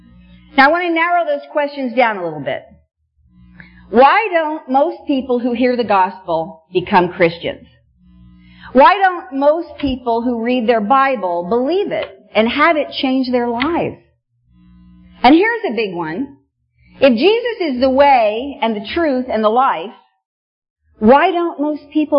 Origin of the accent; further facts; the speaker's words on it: Missouri, United States; I'm from Missouri, and we ate a lot of okra in Missouri, and it's really good.